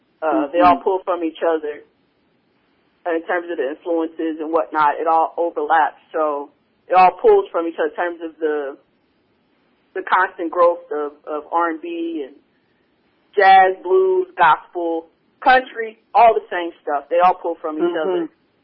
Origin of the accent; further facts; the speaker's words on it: Oklahoma, United States; I'm from Oklahoma. We talk country.